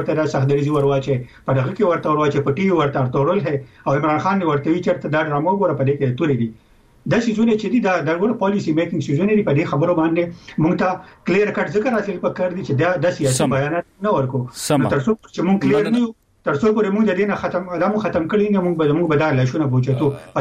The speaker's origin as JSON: {"language": "Pashto", "region": "Khyber Pakhtunkhwa", "country": "Pakistan", "said": "موږ د پښتونخوا یو"}